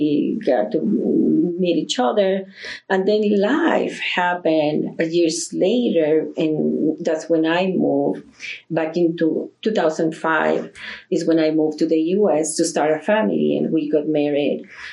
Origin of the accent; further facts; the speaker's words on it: Mexico City, Mexico; English is a second language; I was born and raised in Mexico. In all my life, I was living and working in Mexico City.